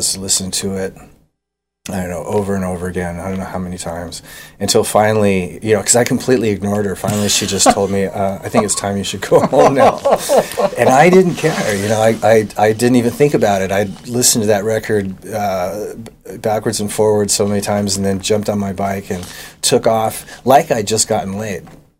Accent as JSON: {"language": "English", "region": "England", "country": "United Kingdom", "tie": "born there", "said": "because I was born in England, right?"}